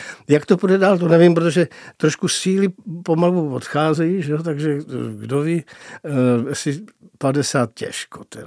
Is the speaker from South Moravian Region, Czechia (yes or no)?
no; Ústí nad Orlicí, Pardubice Region, Czechia; moved away as an adult; No, to je moje rodiště totiž. Tam já jsem až do maturity bydlel, pak jsem šel do Brna na pedagogickou fakultu.